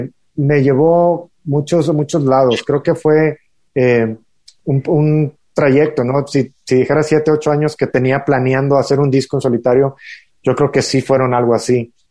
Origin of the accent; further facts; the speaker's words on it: Matamoros, Tamaulipas, Mexico; Yo nací en la frontera, en Matamoros, Tamaulipas, y la radio y los canales que nosotros veíamos y consumíamos cuando desde niños eran canales del lado de Texas